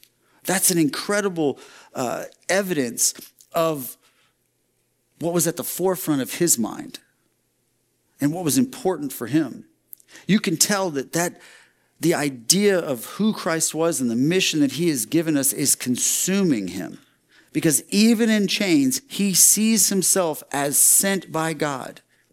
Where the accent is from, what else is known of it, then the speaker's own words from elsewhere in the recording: Texas, United States; And, you know, I grew up in Texas where if it ever snowed, it lasted for like 24 hours and then it was gone